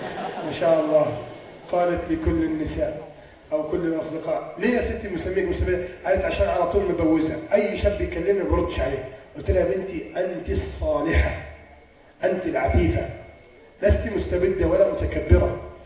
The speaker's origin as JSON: {"language": "Arabic", "town": "Alexandria", "region": "Alexandria Governorate", "country": "Egypt", "said": "مستيكه دي عندنا في اسكندريه، معرفش انتوا عندكم هنا بتسموها ايه؟"}